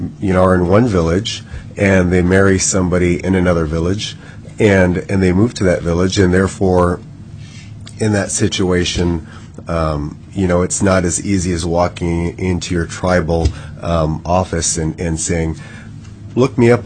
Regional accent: Nome, Alaska, United States; I come from the Northwest, from Nome, and I represent Western Alaska

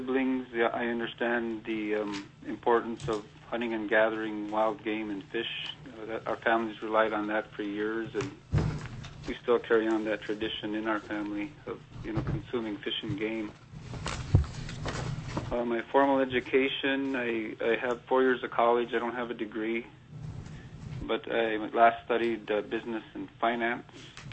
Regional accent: Unalakleet, Alaska, United States; also born or lived in St. Michael, Alaska; I reside here in Unalakleet, Alaska for a majority of my life. I was born in St. Michael, just south of here, and I come from a large family. My family moved here to Unalakleet in 1964

